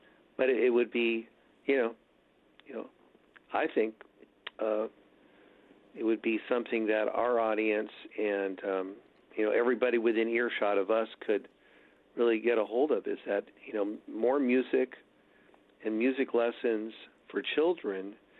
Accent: Seattle, Washington, United States; Well, I was born and raised in Seattle, and I started showing signs of musical talent when I was a little kid.

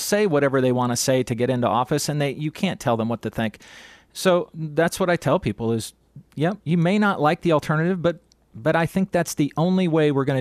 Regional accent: Pierre, South Dakota, United States; I go back to Pierre. I'm in Rapid now. I'm from Pierre. I graduated there, and my family's flying in, so it's kind of a little homecoming. I still have family in Pierre. We've been in there since the 1800s.

